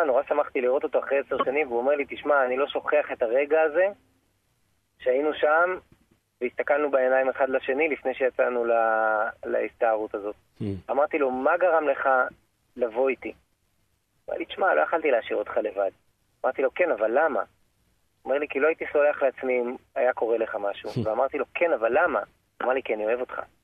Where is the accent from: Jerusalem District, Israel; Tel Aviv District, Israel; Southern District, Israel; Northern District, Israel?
Southern District, Israel; Nahal Oz; born there; אני יליד קיבוץ נחל עוז